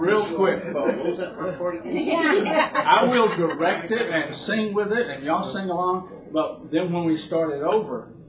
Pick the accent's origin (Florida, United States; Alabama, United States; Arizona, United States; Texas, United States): Texas, United States; Vidor; is from my hometown, Vidor, Texas